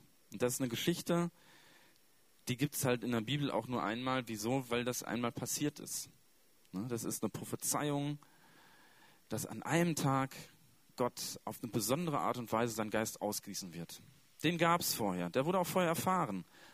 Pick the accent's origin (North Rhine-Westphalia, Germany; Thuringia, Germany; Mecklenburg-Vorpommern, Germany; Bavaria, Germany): North Rhine-Westphalia, Germany; Münster; komme wieder hier nach Remscheid oder nach Münster, wo ich herkomme